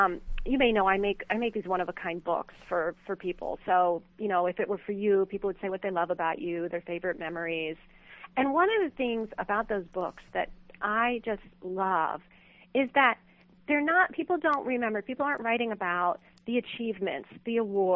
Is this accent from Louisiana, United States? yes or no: no; California, United States; I know this is going to sound a little cuckoo, but I'm from California